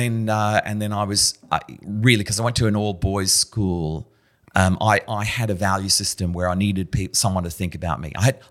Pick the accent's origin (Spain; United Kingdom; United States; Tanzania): United Kingdom; England; born there; I was born in England